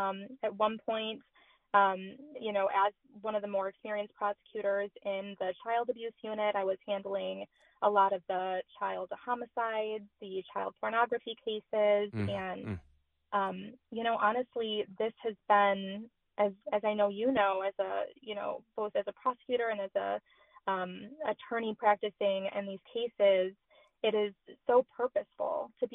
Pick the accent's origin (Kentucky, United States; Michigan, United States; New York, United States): Michigan, United States; Warren; And so now I'm out here in Armada and Shelby Township, Sterling Heights, St. Clair Shores, and my hometown in Warren.